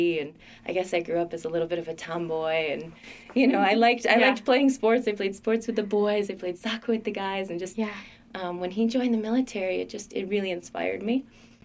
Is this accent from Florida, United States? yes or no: no; Chicago, Illinois, United States; I grew up in Chicago from a little bit of a military background.